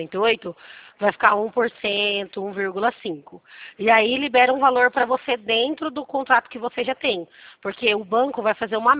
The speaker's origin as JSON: {"language": "Portuguese", "town": "Presidente Prudente", "region": "São Paulo", "country": "Brazil", "said": "eu sou de Prudente."}